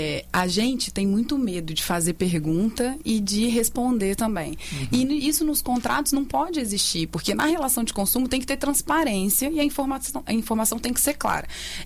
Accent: Brazil; Embora como brasileiro a gente deixa tudo para a última hora

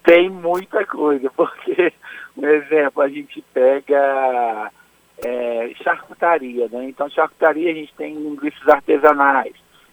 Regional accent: Marechal Floriano, Espírito Santo, Brazil; Eu sou daqui, sou nascido e criado aqui em Marechal Floriano, nasci aqui em Araguaia

